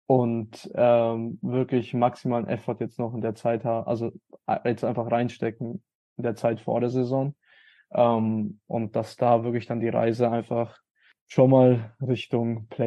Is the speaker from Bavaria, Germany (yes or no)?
yes; Bavaria, Germany; für mich als Franke